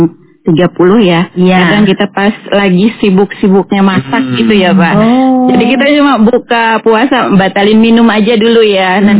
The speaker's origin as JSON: {"language": "Indonesian", "town": "Majalengka", "region": "West Java", "country": "Indonesia", "lives_now": "Hong Kong", "said": "saya asli dari Majalengka, Jawa Barat. Saya di Hong Kong sudah 11 tahun."}